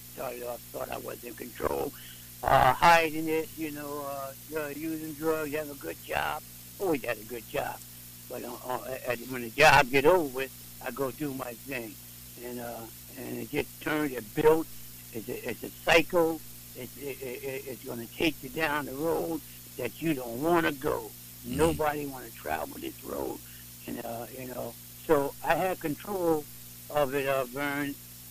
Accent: Hudson, United States; Growing up in Hudson was, you know, it was different back in them days.

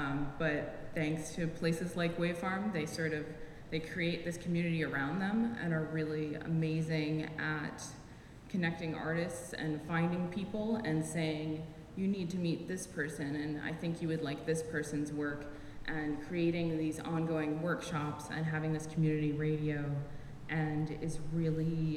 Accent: New Jersey, United States; when I grew up in New Jersey and would listen to WFMU

